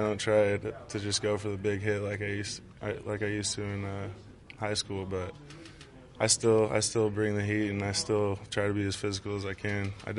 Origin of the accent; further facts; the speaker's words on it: Montana, United States; also born or lived in San Francisco; I was born in San Francisco. We moved around a lot to different teams, and then Montana is where I grew up, so I consider Montana my home.